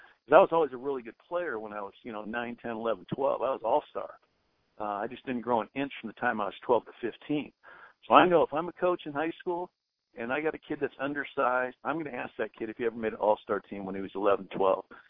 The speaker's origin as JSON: {"language": "English", "town": "Huntington Beach", "region": "California", "country": "United States", "said": "I'm from Huntington Beach, California."}